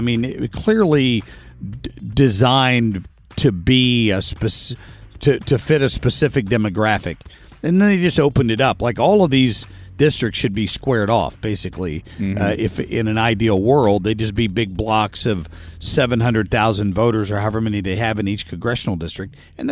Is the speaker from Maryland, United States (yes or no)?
no; Cincinnati, Ohio, United States; I grew up in Cincinnati. A lot of my relatives live in Kentucky